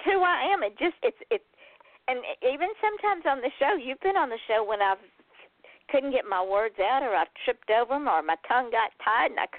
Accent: Georgia, United States; She's from Alabama, Tennessee. I'm from Georgia. So we get it.

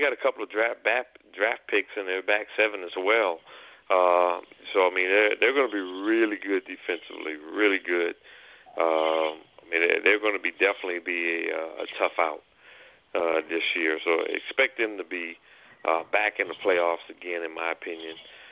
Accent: Missouri, United States; I'm from Missouri. You got to show me.

